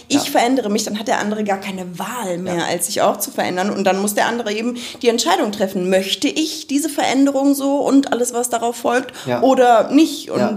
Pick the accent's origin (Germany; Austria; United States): Germany; Düsseldorf, North Rhine-Westphalia; ich komme aus Düsseldorf